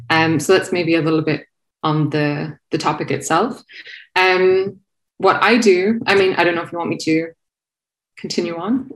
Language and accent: English; Ireland; I'm going to ramble. I'm Irish. I will ramble.